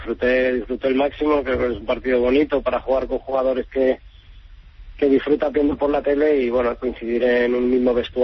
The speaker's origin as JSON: {"language": "Spanish", "region": "Catalonia", "country": "Spain", "tie": "born there", "said": "Bueno, pero como nací en Cataluña"}